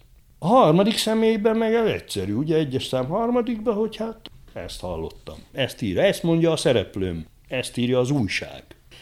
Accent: Székely Land, Romania; Félig meddig a Székelyföldön nevelkedtem, és falun. De különben is Erdélyben, most már nem, de még mindig azért vidéken, meg Székelyföldön azért egy archaikusabb nyelvállapotban vagyunk. Egy régebbi nyelvet használunk, vagy nagyon sok régies fordulatot

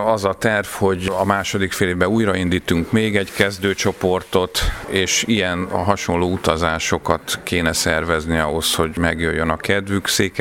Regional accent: Budapest, Hungary; now in Moldova; a moldáviai Belcből jöttem, eredetileg Budapestről, de most kint dolgozom Moldáviában

